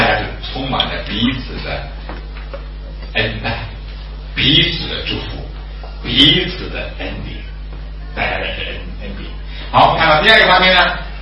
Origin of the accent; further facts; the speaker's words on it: China; 我们中国人去年的流行什么羡慕嫉妒恨，是不是啊？